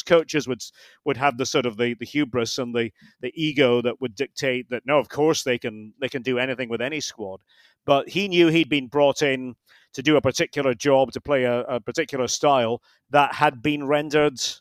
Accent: Scotland, United Kingdom; And I did a couple of interviews, being a Scot, for Scottish radio and television before the first leg.

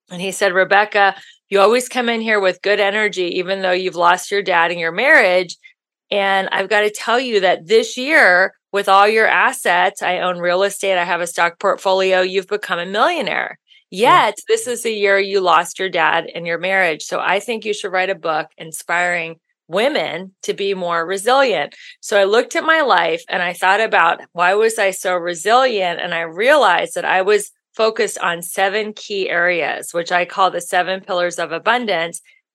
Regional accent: Ohio, United States; now in Los Angeles, United States; And I'm from Ohio. I'm in a big city like LA.

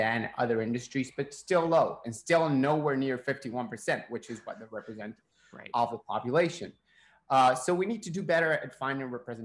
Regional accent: Argentina; today, Argentina, my home country, this is where I am right now

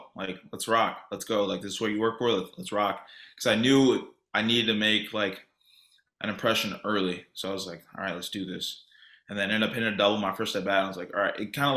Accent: Sugar Land, Texas, United States; because we played Sugar Land. I'm from Sugar Land. I stayed home like another 3 days for the All-Star break.

